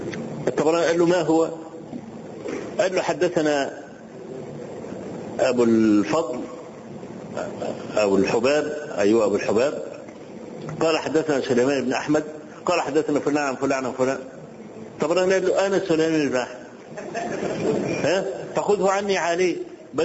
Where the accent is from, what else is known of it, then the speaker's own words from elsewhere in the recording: Egypt; وأنا ما أعرفش، وأنا رجل مصري